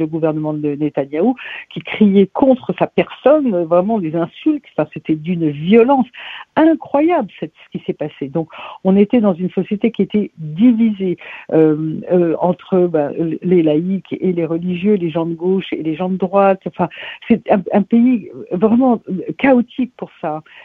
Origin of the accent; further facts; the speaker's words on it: France; Moi, je suis française, j'ai grandi dans un pays sans guerre.